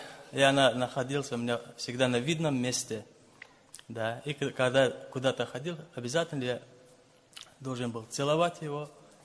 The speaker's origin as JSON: {"language": "Russian", "country": "Azerbaijan", "said": "Я из Азербайджана, живу в Кусарском районе Лезгин по национальности и живу на границе с Дагестаном. Это поселок Самур называется."}